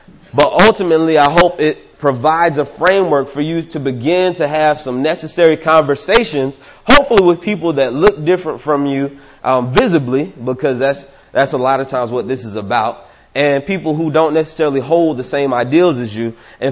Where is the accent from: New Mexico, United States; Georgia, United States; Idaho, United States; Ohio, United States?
Georgia, United States; Atlanta; Now, I'm from the South, as I said, Atlanta, Georgia.